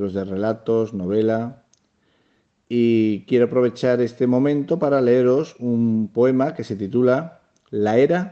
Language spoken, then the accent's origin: Spanish; Motril, Andalusia, Spain; born there; also born or lived in León; now in Seville, Spain; Nací en Motril, Granada. Viví en un pueblecito de León porque mi padre trabajaba en una fábrica azucarera y luego volví a Andalucía y ahora vivo en Sevilla.